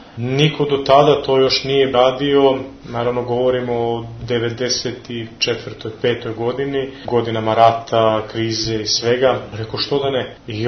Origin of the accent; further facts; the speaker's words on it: Belgrade, Serbia; Ja sam beogradsko dete beogradskog asfalta, rođen sam 81. godine, otac mi je inače iz Srema … je poznat u vojvođansko prezime